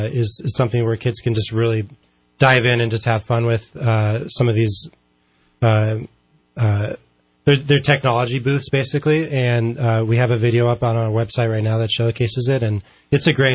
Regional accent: Portland, Oregon, United States; I grew up in the Portland area, so that I grew up going there as a kid

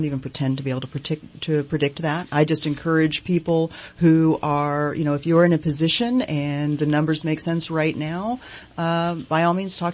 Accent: California, United States; now in Shasta County, United States; My husband and I grew up in Sonoma County. We did a little bit of time in LA, and then we've been here in Shasta County for 14 years.

